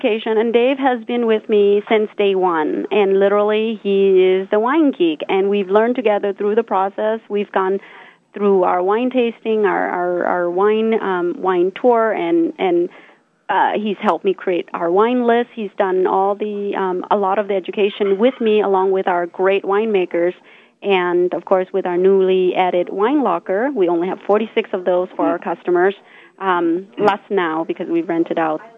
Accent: Washington, United States; now in Tucson, United States; Oh, my gosh. My home state.

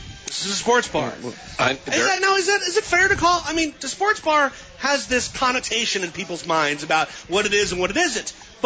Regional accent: Washington, District of Columbia, United States; I'm from Washington, D.C. My father's side of the family hails from Buffalo.

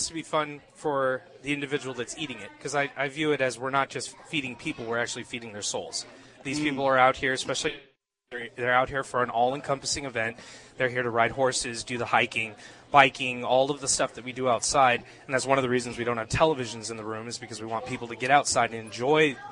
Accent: San Antonio, Texas, United States; I'm from San Antonio, so we're used to heavier chilies and lots of dried chilies in our food

